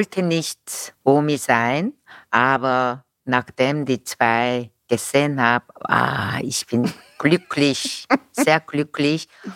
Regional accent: South Korea; German is a second language; now in Vienna, Austria; ja, ich komme aus Korea und dann fertig.

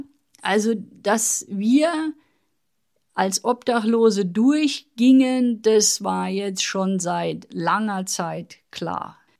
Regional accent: Odenwald, Germany; obwohl es landschaftlich jetzt eher so wie der Odenwald ausgesehen hat, also in der Ecke, wo ich herkomme.

